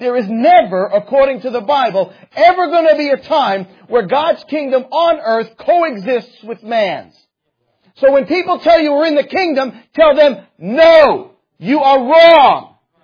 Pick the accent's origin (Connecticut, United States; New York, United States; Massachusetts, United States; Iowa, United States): New York, United States; Bronx; Well, I'm from the Bronx, okay? How about them Yankees?